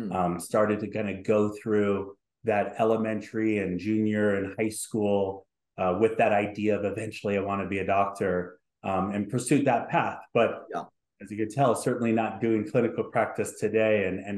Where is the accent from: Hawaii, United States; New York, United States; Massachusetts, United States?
Hawaii, United States; So the word Ikaika has always been important to me growing up as Native Hawaiian.